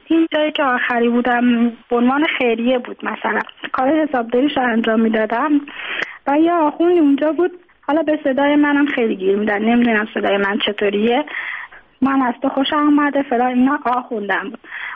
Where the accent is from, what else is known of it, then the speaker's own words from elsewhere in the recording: Tehran, Tehran Province, Iran; born there; now in Mashhad, Iran; من خودم متولد تهرانم، اینجا به دلایل ازدواج کردم اومدم اینجا، حالا موندگار شدم دیگه، توان بازگشت نداشتم